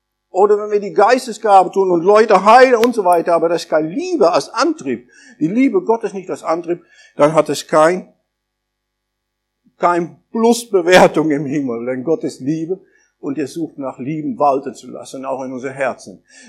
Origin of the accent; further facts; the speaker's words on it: Netherlands; Ich bin Holländer